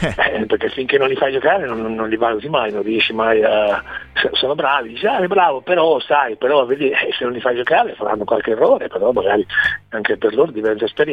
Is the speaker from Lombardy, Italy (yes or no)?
yes; Como, Lombardy, Italy; also born or lived in Florence; Diciamo, a Firenze sono nato, a Como mi sono diventato grande, un po' più grande, sono diventato un uomo.